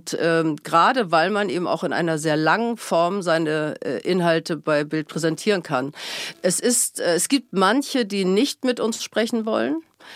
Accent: Hamburg, Germany; ich komme aus Hamburg, deswegen sage ich jetzt, bannig genervt

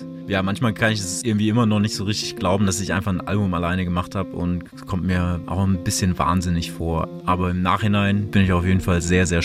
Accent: Pforzheim, Baden-Württemberg, Germany; moved away as an adult; now in Berlin, Germany; Ich bin in Pforzheim geboren und aufgewachsen und bin 2010 nach dem Abi abgehauen und bin nach Berlin gekommen.

